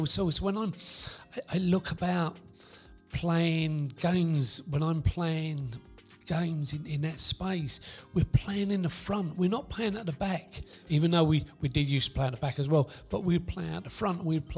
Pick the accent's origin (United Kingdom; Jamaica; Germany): United Kingdom; Bellingham, London; growing up on Bellingham, we stayed in the south of Bellingham. We stayed around where we lived